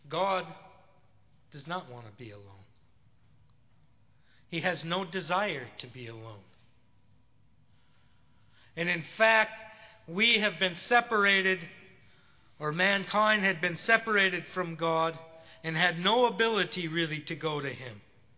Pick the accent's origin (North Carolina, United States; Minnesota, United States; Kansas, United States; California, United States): Minnesota, United States; Cloquet; at one of my houses that I grew up in Cloquet, there was a big tree out there.